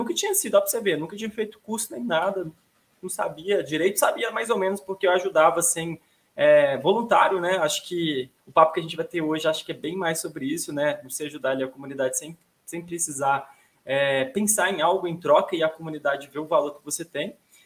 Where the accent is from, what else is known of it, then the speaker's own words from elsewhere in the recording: Minas Gerais, Brazil; eu sou daqui de Minas.